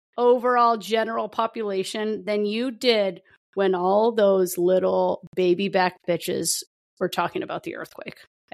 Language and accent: English; California, United States; also born or lived in Midwest; Because we're from California. We're California girls.